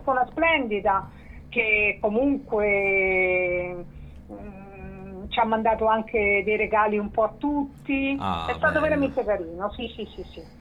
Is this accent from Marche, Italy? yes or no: yes; Camerino, Marche, Italy; Diciamo che sono un po' umbro marchigiana, perché mio padre, diciamo, era dell'Umbria, mia madre marchigiana. Io sono nata a Camerino.